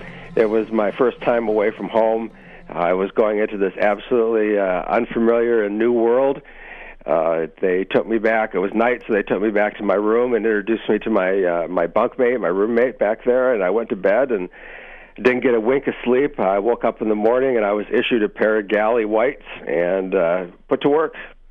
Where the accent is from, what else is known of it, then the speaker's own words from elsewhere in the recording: Sault Ste. Marie, Michigan, United States; Growing up in the Sioux back in the 70s, it was very common for young people who are going away to college